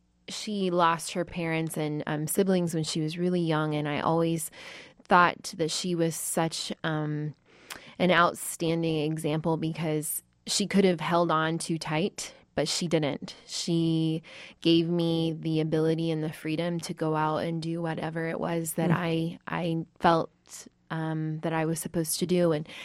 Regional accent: Cincinnati, Ohio, United States; So I grew up outside of Cincinnati, Ohio.

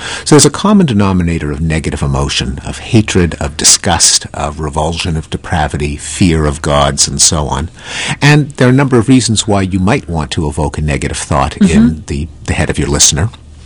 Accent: Quebec, Canada; Where I grew up in Quebec, in Quebecois French, what you say when you stub your toe or when someone steals your parking space

